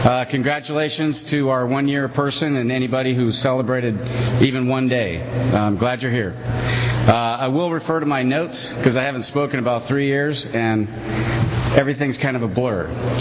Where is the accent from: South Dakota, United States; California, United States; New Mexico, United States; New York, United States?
California, United States; Fresno; now in Clovis, United States; And I live in Clovis right now. I was raised in Fresno my whole life. I live in Clovis for about the last 10 years.